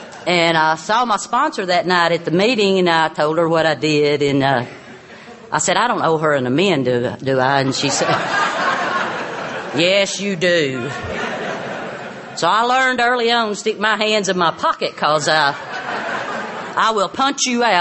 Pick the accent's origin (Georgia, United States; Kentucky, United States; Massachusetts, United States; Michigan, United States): Massachusetts, United States; Boston; Everybody was saying, where are you from? And I said, Boston.